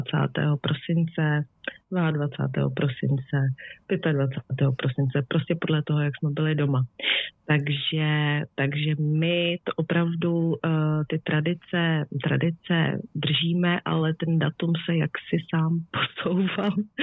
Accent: Bohemia, Czechia; now in Germany; tady v Bavorsku se to úplně tak neřeší a já jsem zvykla samozřejmě z Čech, že se vyvařuje, dělá se polívka, kapr, řízky, prostě bramborový salát

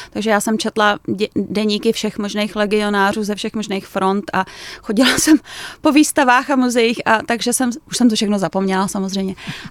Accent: Prague, Czechia; Tak Bydlím v Nuslích, já jsem z Nuslí.

